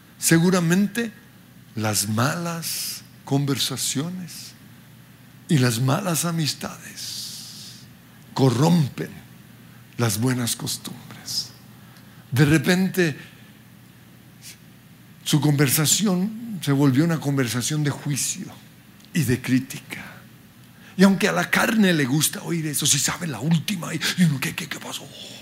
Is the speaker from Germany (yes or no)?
no; Colombia; hoy hay noticias que nos están llenando como colombianos de odio